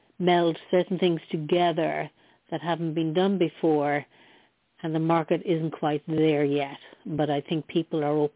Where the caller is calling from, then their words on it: New York City, New York, United States; I'm calling from New York City.